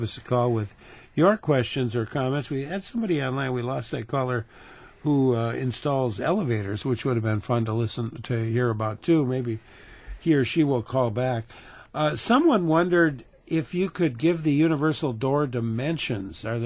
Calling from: Green Bay, Wisconsin, United States; Green Bay.

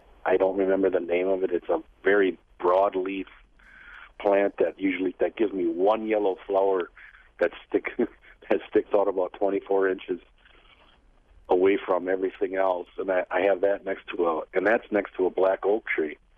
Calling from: Howards Grove, Wisconsin, United States; I'm from Howard's Grove with an H.

